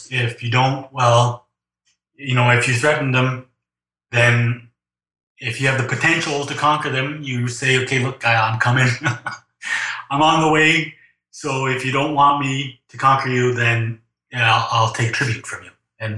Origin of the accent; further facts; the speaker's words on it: France; accent: French; I'm going to pronounce it with my French accent